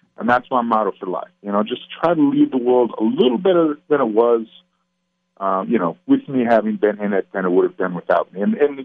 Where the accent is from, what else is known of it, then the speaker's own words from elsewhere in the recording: Georgia, United States; Obviously, I grew up in Georgia, Falcons fan myself, yeah.